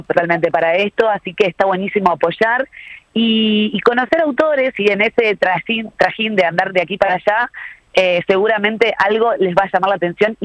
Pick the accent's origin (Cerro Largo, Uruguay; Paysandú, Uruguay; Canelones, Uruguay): Paysandú, Uruguay; tiene una librería en Paysandú, mi ciudad natal